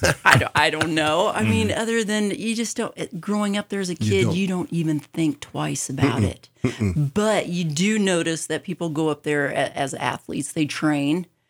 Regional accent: Flagstaff, Arizona, United States; That's where I was born. I grew up in Flagstaff.

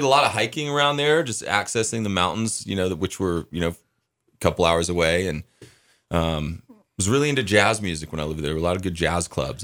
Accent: Sumter, South Carolina, United States; born there; I wouldn't call myself necessarily a South Carolinian because I've lived sort of all over, but I was born in Sumter, South Carolina.

